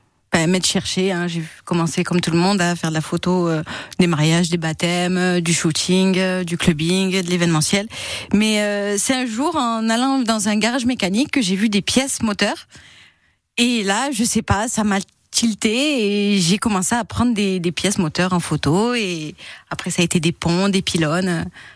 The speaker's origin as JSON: {"language": "French", "town": "Carpentras", "region": "Provence-Alpes-Côte d'Azur", "country": "France", "tie": "born or raised there", "said": "Alors moi, je suis 100% vauclusienne. Je suis née à Carpentras, j'ai grandi à Carpentras et après, je suis partie pour mes études."}